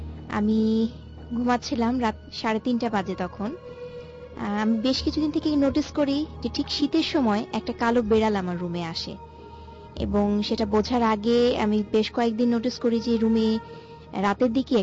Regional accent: Rajshahi, Rajshahi Division, Bangladesh; now in Dhaka, Bangladesh; আমি রাজশাহী থেকে এসেছি

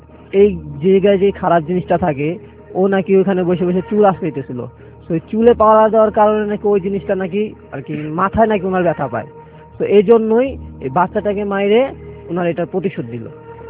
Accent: Dhaka, Dhaka Division, Bangladesh; 2003 সালে আমি তখন ক্লাস 3-তে পড়ি। তো আমরা থাকতাম ধানমন্ডি, ওইখান থেকে আমরা জিগাতলা ট্রান্সফার করি আর কি, জিগাতলা যাই।

